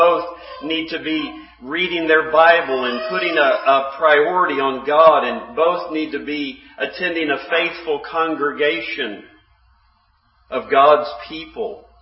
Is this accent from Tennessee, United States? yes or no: yes; Chattanooga, Tennessee, United States; We're from the Chattanooga area, and … came from Virginia in the 1700s and settled in the Chattanooga area, and they ended up fighting on opposite sides of the Civil War, shooting at each other.